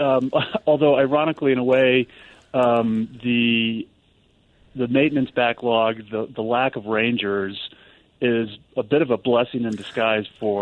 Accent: Ohio, United States; I grew up in Ohio, and both of my parents were teachers

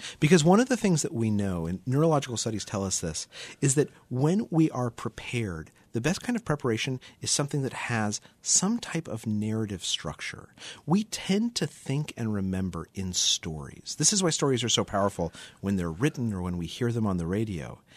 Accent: New Mexico, United States; I grew up in New Mexico where I was surrounded by a lot of people who talked about visualization

